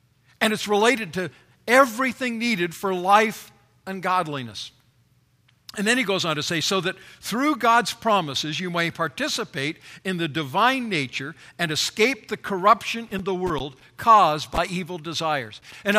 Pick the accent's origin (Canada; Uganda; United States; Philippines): Canada; Vancouver, British Columbia; Now, I grew up in Vancouver, up in British Columbia in Canada, and we had a terrific local transportation system, at least for its time.